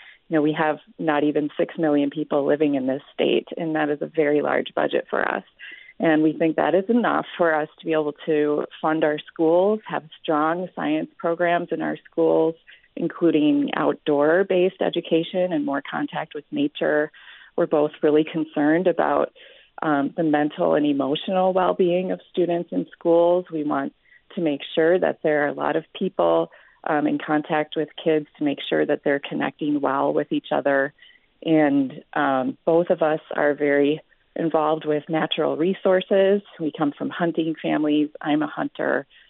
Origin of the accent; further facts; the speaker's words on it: Antigo, Wisconsin, United States; now in Madison, United States; I'm from Antigo, Wisconsin, living in Madison now